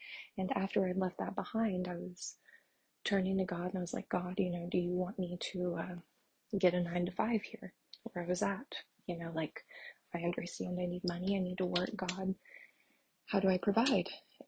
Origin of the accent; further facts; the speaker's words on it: Indiana, United States; my hometown is in Indiana. And I felt the Lord tell me that you're going to go back to Indiana.